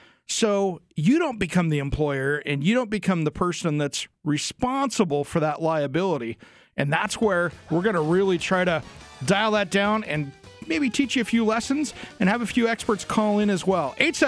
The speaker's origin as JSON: {"language": "English", "town": "Tri-Cities", "region": "Washington", "country": "United States", "tie": "born or raised there", "said": "But that's where I grew up. You know, I grew up in the Tri-Cities."}